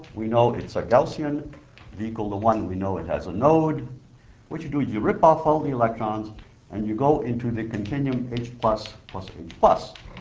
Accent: East Sherbrooke, Quebec, Canada; English is a second language; I'm from East Sherbrooke in Quebec.

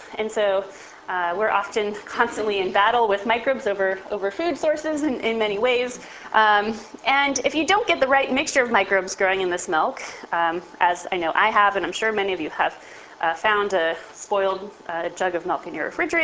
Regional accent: South San Francisco, California, United States; I am a California girl, born and raised here. I grew up in South San Francisco, the industrial city, not really very exciting place

